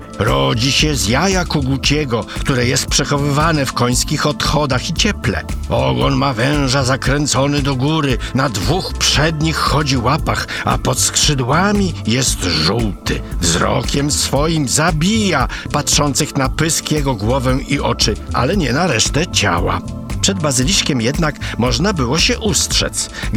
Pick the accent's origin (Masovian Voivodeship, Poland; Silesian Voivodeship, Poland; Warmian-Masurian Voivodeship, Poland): Masovian Voivodeship, Poland; Warsaw; My, warszawiacy, znamy legendę o naszym bazyliszku ze Starego Miasta.